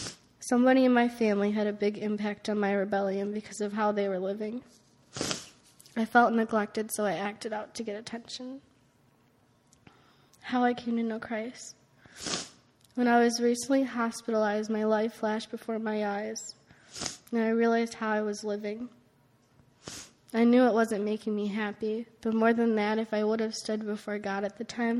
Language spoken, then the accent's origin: English; Chicago, Illinois, United States; I was born in the Chicago area and was raised in a family where we attended church each Sunday.